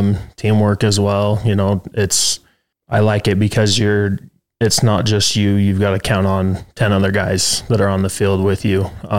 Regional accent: Brigham City, Utah, United States; I grew up in Brigham City. That's where my parents are from. Both of them. I went to Box Elder, graduated from there in 2017.

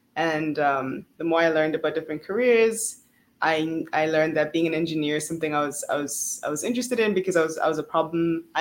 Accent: South Africa; moved away as an adult; also born or lived in Congo; now in United States; I am Congolese South African. I was born in Congo, grew up in South Africa, moved here in America about 8 years ago.

